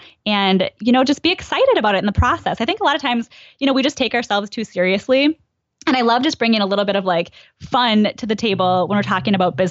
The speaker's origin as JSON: {"language": "English", "region": "Midwest", "country": "United States", "tie": "born or raised there", "said": "I mean, I grew up in the Midwest. We bought everything with coupons."}